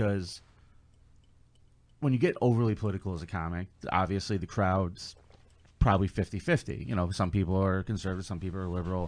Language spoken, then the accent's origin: English; Rochester, New York, United States; also born or lived in Texas; I lived in Texas for a while. And whenever I went, people would say, hey … Where are you from? I go, New York. And they go, which part? And I never wanted to admit it.